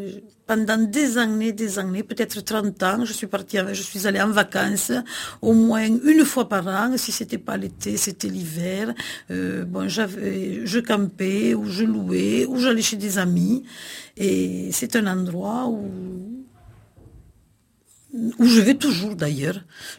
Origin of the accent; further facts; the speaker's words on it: Bellegarde-du-Razès, Occitanie, France; moi je suis née à Bellegarde-du-Razé. Si, je suis audoise.